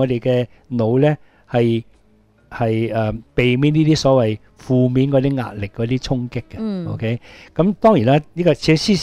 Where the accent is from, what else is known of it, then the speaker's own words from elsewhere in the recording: Hong Kong; 或者咧我哋香港人咧好中意咧就去做下按摩咯